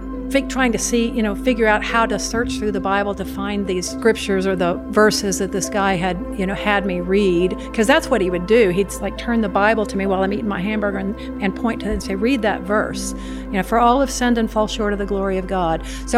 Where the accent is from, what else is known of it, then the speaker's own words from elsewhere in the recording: United States; I said, yes, I'm an American, because truly that's all it meant to me.